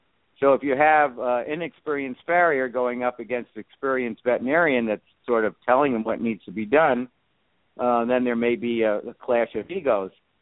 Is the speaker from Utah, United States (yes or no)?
no; Bronx, New York, United States; Me, myself? I'm originally, actually, believe it or not, I'm from the Bronx, New York.